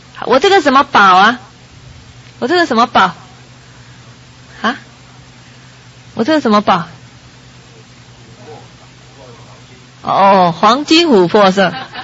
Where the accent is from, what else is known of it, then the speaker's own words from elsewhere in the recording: China; 灰色在我们中国人讲傲塞些，没有人要的颜色